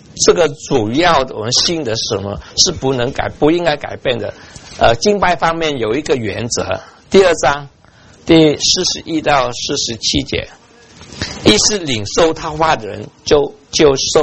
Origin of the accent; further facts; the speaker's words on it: Taiwan; 我是在台湾学校长大的，